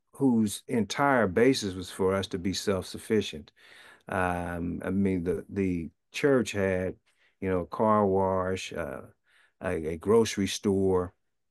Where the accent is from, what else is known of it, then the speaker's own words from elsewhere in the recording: St. Louis, Missouri, United States; I was raised in St. Louis, Missouri, for the most part, and I lived there until I, went away to school.